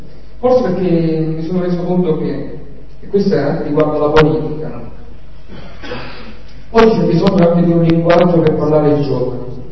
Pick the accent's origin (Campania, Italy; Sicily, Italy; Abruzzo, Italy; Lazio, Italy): Campania, Italy; Naples; io che vengo da Napoli e lavoro con Libera di Luigi Ciotti